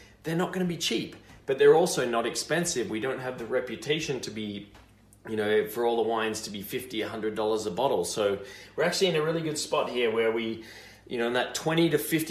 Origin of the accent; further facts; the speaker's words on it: Australia; now in Canada; whether you're in my home country of Australia, here in Canada